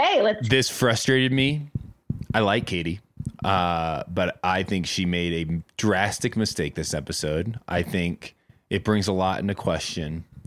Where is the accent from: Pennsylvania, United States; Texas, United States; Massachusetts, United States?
Massachusetts, United States; Boston; I'm from Boston. Like, I've seen a lot worse than a guy saying he wanted fame.